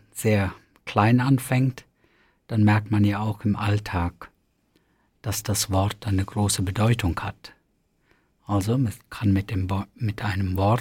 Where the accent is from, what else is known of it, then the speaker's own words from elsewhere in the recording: India; Und da, wo ich herkomme, also aus Indien, da gibt es das auch